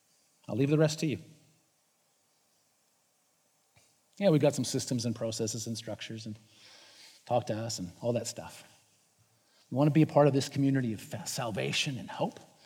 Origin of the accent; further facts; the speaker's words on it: Canada; For growing up in Canada, playing lots of street hockey and skating lots, but never actually playing